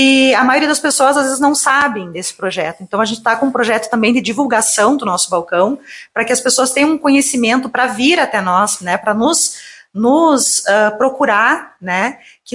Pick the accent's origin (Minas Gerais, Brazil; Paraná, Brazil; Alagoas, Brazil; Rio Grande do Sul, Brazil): Rio Grande do Sul, Brazil; Lagoa Vermelha; Para mim é uma grande satisfação estar aqui em Lagoa Vermelha, né, minha cidade natal.